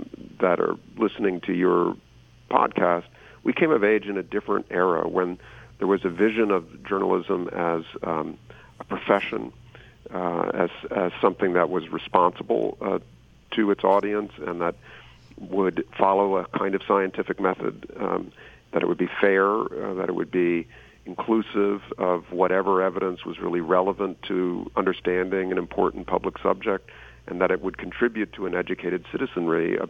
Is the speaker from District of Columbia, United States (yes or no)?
yes; Washington, District of Columbia, United States; I grew up in Washington, D.C., and so I follow the sports teams down there, and I'm interested in local politics.